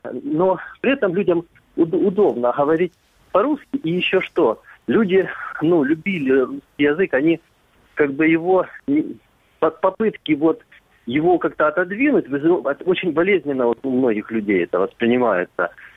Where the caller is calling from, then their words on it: Luhansk Oblast, Ukraine; я из Луганской области. Значит, ну я, вот как я себя идентифицирую, я себя идентифицирую украинцем. Хотя у меня в роду были и русские, как бы тоже, которые приехали из России, вот, но больше украинцы.